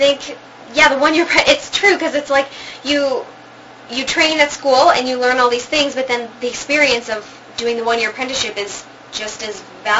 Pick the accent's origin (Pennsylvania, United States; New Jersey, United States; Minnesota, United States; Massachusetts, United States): Minnesota, United States; Minneapolis; And then I was offered a full-time apprenticeship position at a theater I worked at growing up in Minneapolis, the Children's Theater Company